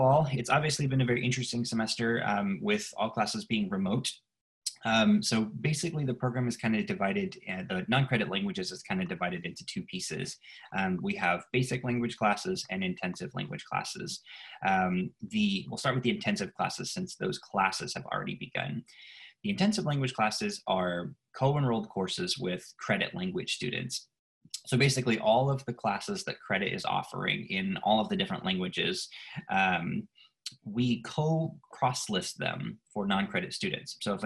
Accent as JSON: {"language": "English", "region": "Texas", "country": "United States", "moved": "as an adult", "said": "I'm originally from Texas. My wife and I moved here 4 years ago."}